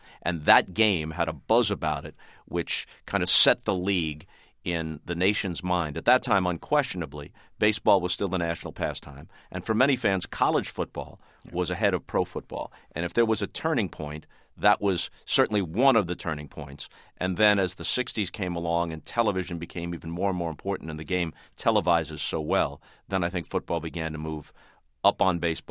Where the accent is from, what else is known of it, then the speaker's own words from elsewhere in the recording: New York, United States; growing up on Long Island, rooting for the Giants.